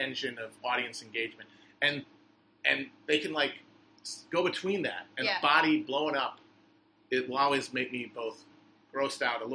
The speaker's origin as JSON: {"language": "English", "region": "Midwest", "country": "United States", "said": "We're both from the Midwest, but I was a little more sheltered, I think, in my childhood."}